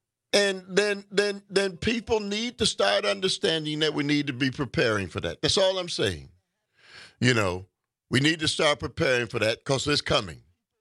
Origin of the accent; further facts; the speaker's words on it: United States; You know, again, I'm an American too. And I wouldn't want to live.